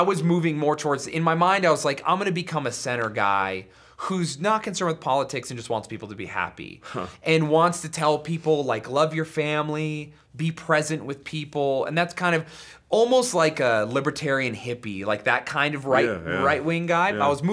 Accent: Utah, United States; because again, I grew up in Utah, conservative groups

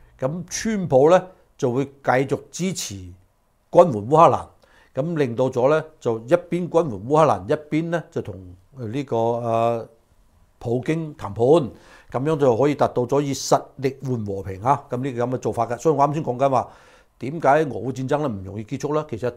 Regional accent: United States; 咁你話我哋美國人咧，承唔承受得住，慘唔慘啊？

